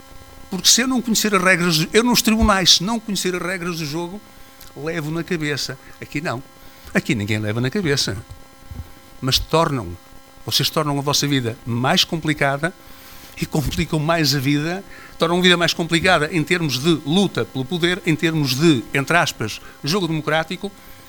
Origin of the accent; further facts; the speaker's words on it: Marco de Canaveses, Norte, Portugal; Uma má oposição é má para a minha terra, é má para Marco de Canaveses.